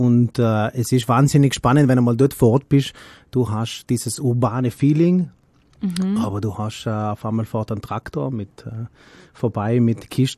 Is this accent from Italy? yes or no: yes; Trentino-Alto Adige, Italy; ja, ich komme aus dem Südtirol, oder?